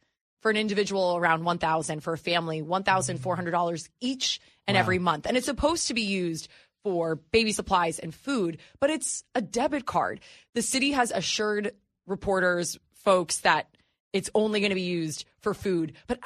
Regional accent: New Jersey, United States; now in New York, United States; Growing up in New Jersey, living in New York, we don't feel earthquakes all that often.

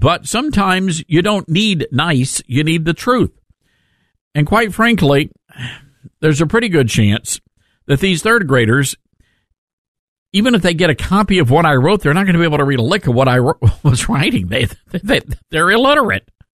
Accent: Memphis, Tennessee, United States; Now, some news from my home state, my beloved state of Memphis, Tennessee.

